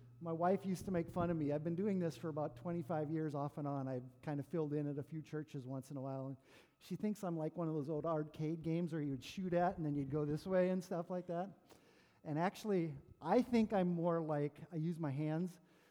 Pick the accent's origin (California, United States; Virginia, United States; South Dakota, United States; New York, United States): South Dakota, United States; Menno; Yes, I am Roger's cousin, born and raised in Menno. … Actually lived right across from Bill and Judy Headley, so that's where I grew up.